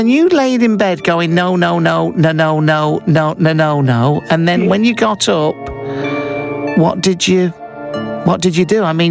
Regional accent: Seattle, Washington, United States; I'm an American fella from Seattle.

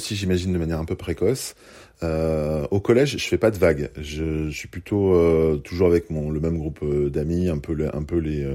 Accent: Chamonix, Auvergne-Rhône-Alpes, France; also born or lived in Belgium; donc je suis né en Belgique, ma mère déménage parce qu'elle trouve un travail en France, à Chamonix, donc c'est 800 kilomètres de distance

